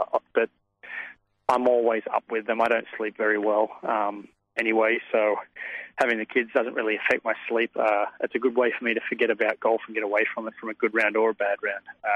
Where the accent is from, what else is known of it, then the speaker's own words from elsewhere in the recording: Sydney, New South Wales, Australia; now in United States; growing up in Sydney, we always went to the beach and always went swimming and had fun. But I live in Arizona now.